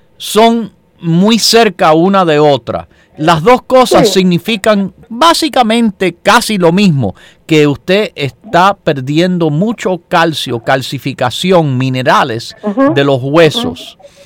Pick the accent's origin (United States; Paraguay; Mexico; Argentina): United States; born there; en un país libre como aquí donde yo nací